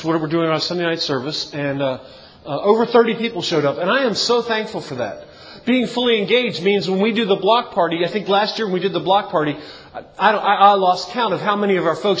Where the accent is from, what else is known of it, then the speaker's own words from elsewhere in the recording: Baltimore, Maryland, United States; Well, you know I'm from Baltimore, right?